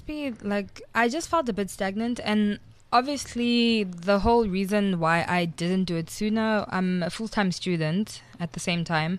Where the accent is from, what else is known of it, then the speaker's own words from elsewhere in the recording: Durban, KwaZulu-Natal, South Africa; because I mean I'm from Durban, really. Yeah. Like originally I'm from Durban.